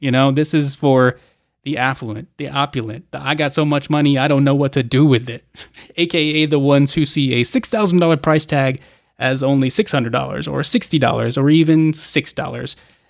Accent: Atlanta, Georgia, United States; I'm biased here from my hometown of Atlanta

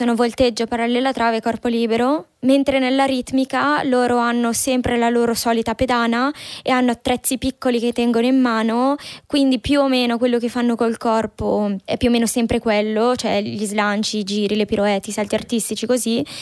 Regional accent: Lombardy, Italy; also born or lived in Orzinuovi; Io sono nata a Orzinuovi, in provincia di Brescia, il 10 novembre del 1990. Ho vissuto in provincia di Cremona da quando ero piccola.

